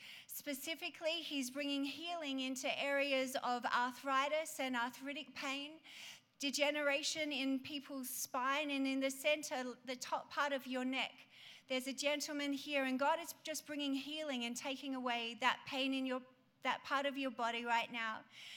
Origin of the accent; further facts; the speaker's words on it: Australia; now in Dallas, United States; You know, growing up in Australia, I'm one of five girls.